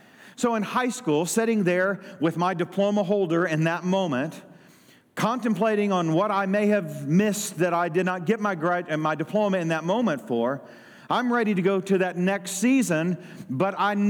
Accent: Dexter, Missouri, United States; I grew up in Dexter, Missouri, and we graduated on our high school football field.

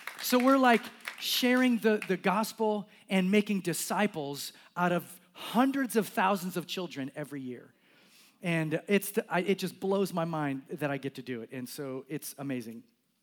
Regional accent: Kenya; born there; I was born in Africa. I was born in Kenya, a missionary kid.

